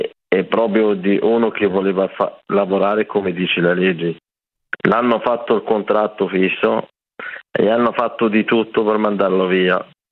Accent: Morocco; Italian is a second language; now in Italy; Sono dal Marocco.

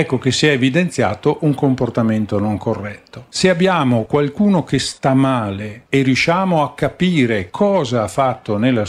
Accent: Trentino-Alto Adige, Italy; Io vengo dal Trentino.

